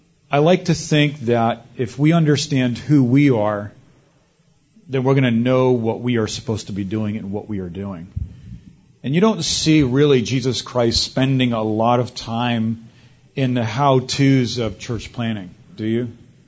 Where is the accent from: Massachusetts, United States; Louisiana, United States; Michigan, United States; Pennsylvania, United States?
Massachusetts, United States; Boston; I have no history with Texas. I am not Texan. I never lived there. I was never there. I'm from Boston.